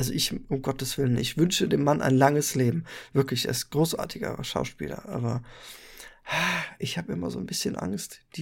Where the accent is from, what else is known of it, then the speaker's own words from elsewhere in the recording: Germany; wir als Deutsche sind da ja sehr verwöhnt